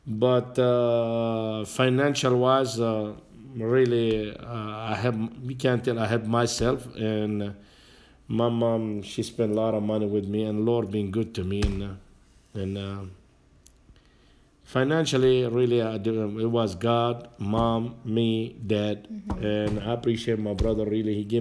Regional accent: Israel; Well, I come from Israel.

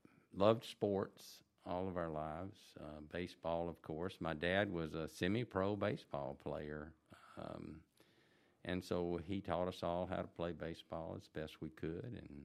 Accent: Jackson, Mississippi, United States; we grew up in Jackson on a street called Meadow Lane.

